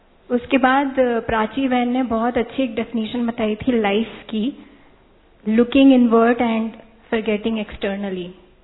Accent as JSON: {"language": "Hindi", "town": "Pune", "region": "Maharashtra", "country": "India", "said": "मैं पूना से आई हूँ।"}